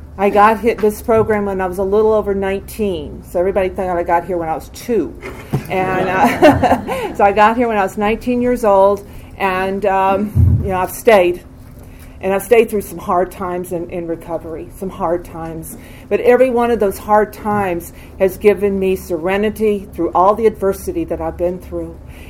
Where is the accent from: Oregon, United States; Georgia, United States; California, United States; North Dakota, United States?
Georgia, United States; Atlanta; also born or lived in Tennessee / Chattanooga; I grew up here in Atlanta, Georgia. I was born in Tennessee. I lived in Tennessee until Chattanooga, so I was about 3 or 4. We moved to Atlanta.